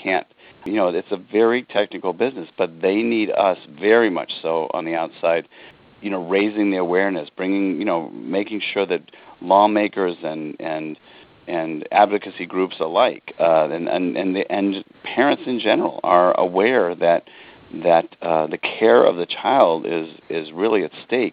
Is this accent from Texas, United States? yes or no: no; Iowa, United States; now in California, United States; And I grew up in the Midwest, in Iowa, and I have seven brothers and sisters